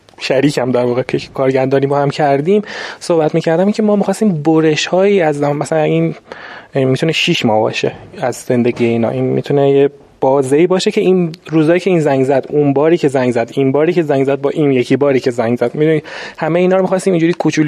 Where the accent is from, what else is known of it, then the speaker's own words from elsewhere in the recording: Iran; هر چقدر شما فیلم ببینی، موزیک گوش کنی، نقاشی ببینی، باز ما ایرانیم.